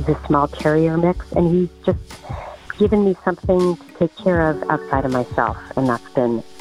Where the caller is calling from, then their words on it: Brooklyn, New York, United States; I'm calling from Brooklyn, New York.